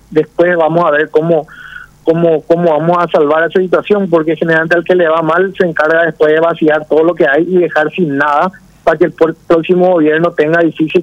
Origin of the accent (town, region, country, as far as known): Paraguay